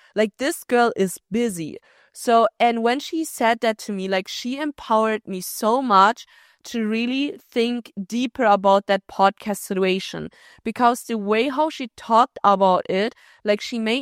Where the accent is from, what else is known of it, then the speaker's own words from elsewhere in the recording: Germany; I said, oh, cool. I literally grew up in Germany.